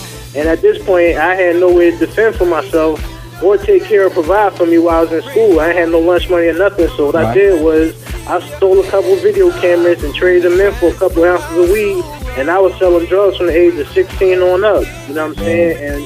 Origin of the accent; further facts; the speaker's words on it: Philadelphia, Pennsylvania, United States; I grew up in Philadelphia, North Philadelphia to be exact. That's one of like the toughest parts of Philadelphia.